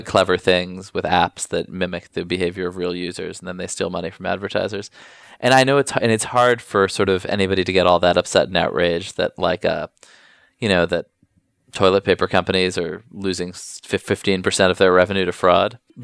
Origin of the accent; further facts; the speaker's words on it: New York City, New York, United States; I grew up here in New York. I'm a Times guy.